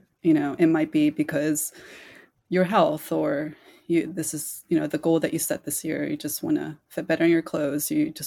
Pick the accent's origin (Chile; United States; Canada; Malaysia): Chile; My dream race would be to run the marathon in my native country of Chile. So, yeah, something I didn't mention. I'm originally from Chile, South America